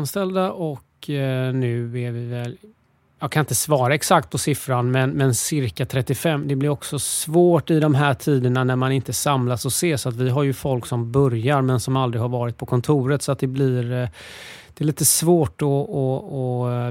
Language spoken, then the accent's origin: Swedish; Gothenburg, Västra Götaland County, Sweden; now in Stockholm, Sweden; Älskar att ni älskar Göteborg, min hemstad. Men det är vår i Stockholm för första gången